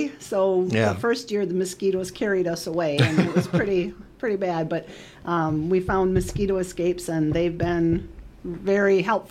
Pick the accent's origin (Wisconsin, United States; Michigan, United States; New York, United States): Wisconsin, United States; Marshfield; But he's from Rapids. I'm from Marshfield. Vesper was in the middle, so it kind of brought me home.